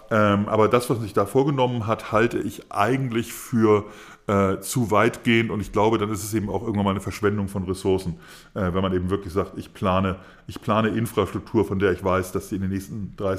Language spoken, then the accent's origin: German; Schleswig-Holstein, Germany; in meiner Heimat da im Norden